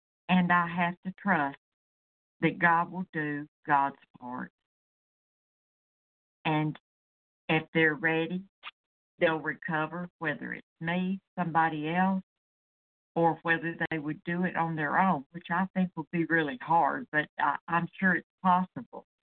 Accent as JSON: {"language": "English", "town": "Malden", "region": "South Carolina", "country": "United States", "said": "I'm from Malden. That's a small town close to Greenville, South Carolina."}